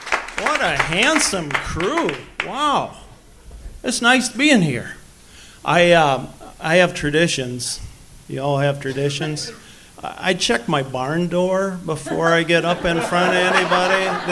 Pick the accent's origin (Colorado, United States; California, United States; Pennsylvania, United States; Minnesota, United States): Minnesota, United States; Hartland; I'm from Heartland, Minnesota, population 315, 4 last names. We don't have lines.